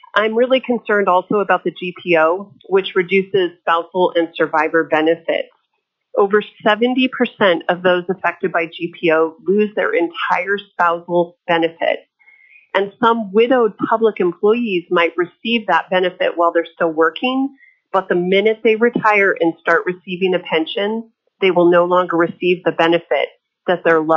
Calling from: Ketchikan, Alaska, United States; Good afternoon. … I'm calling in from Ketchikan, Alaska.

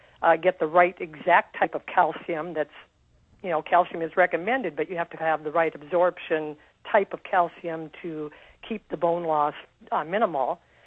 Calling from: Anchorage, Alaska, United States; I am calling from Anchorage.

